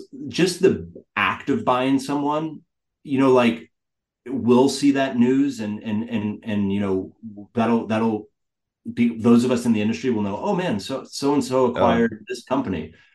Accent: Vermont, United States; because I grew up in Vermont and I had no idea that there used to be this amazing corn from the Northeast.

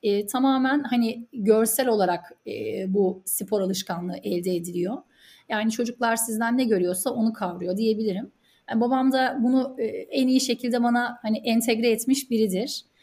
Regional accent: İzmir, Turkey; also born or lived in Çorlu; ben 1984'te Çorlu'da, babamın Tekirdağ Çorlu'da, babamın görevi esnasında işte dünyaya geldim. Asker bir babanın asker kızıyım diyebilirim o yüzden. Sonraki hayatım İzmir'de geçti.

